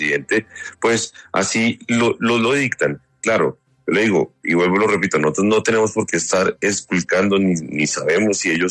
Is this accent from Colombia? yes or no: yes; Colombia; Aquí nosotros como colombianos